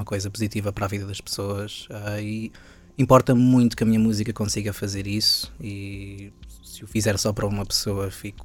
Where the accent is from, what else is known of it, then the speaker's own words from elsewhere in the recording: Montemor-o-Velho, Coimbra, Portugal; gravar este disco no seio do sítio de onde vim, em Montemor-o-Velho, uma freguesia chamada Liceia